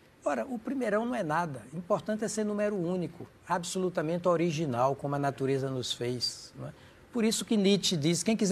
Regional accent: Propriá, Sergipe, Brazil; born there; Mas nasci em Propriá. à beira do Rio São Francisco, né? O Rio São Francisco é que fica à beira da minha cidade.

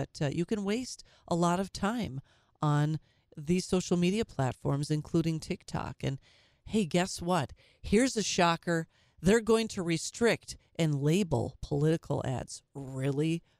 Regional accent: Minnesota, United States; I talked yesterday about the Minneapolis Public Schools, my home state of Minnesota. I did not attend Minneapolis Public Schools. I actually attended private schools on the St. Paul side of the Mississippi River.

